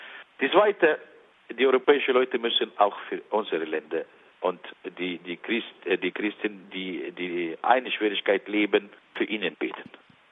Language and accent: German; Egypt; German is a second language; Wir sind echte Ägypter und wir waren immer Christen.